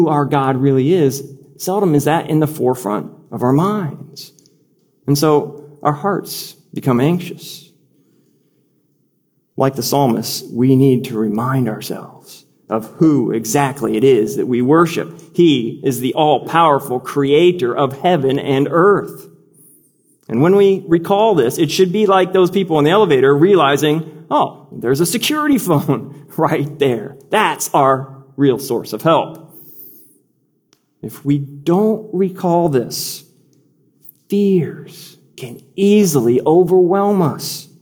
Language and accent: English; Midwest, United States; I think of the long, icy winters growing up in Midwest America.